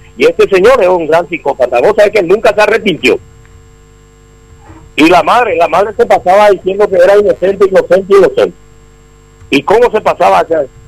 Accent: Luque, Central, Paraguay; Nosotros somos de Luque, de la República de Luque.

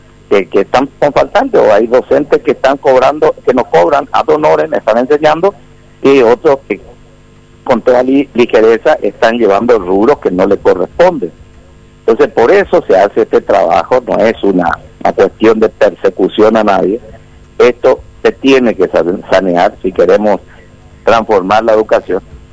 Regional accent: Paraguay; como sociedad paraguaya, escuchando a todos los sectores

